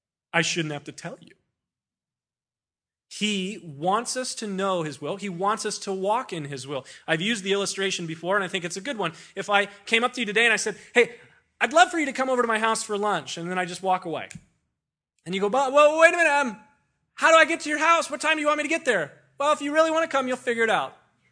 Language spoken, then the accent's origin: English; United States; I'm an American. I live in Southern California.